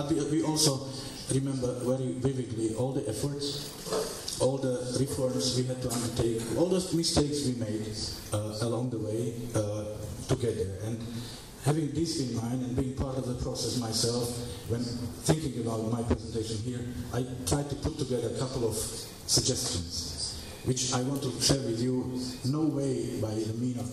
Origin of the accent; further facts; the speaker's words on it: Slovakia; English is a second language; I also come from a country for whom Ukraine is not only a big news in media. I come from Slovakia. We are neighbors, we are friends.